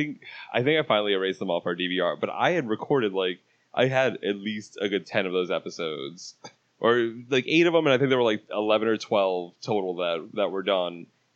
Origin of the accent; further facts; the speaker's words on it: New York, United States; because I'm a New Yorker also, right. I've been down here for 8 years